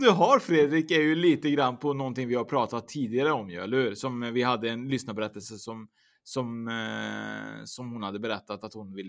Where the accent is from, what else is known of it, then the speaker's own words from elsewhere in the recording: Sweden; jag är lite dum svensk ibland